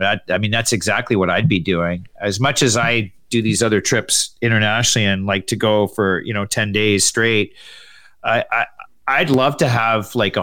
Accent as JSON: {"language": "English", "country": "Canada", "said": "Obviously, being Canadian, we're a little bit more, whatever, cautious, nanny state, whatever you want to say."}